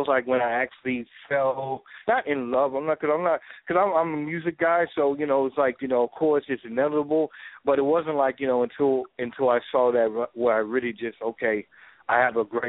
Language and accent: English; Chicago, Illinois, United States; And I'm not just saying because I'm a Chicagoan.